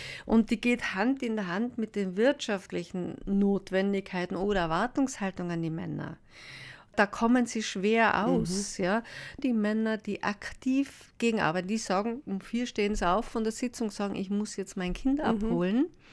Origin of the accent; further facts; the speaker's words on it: Tyrol, Austria; also born or lived in Vienna; Also ist es so, ich bin Tirolerin und habe dann 20 Jahre in Wien gelebt.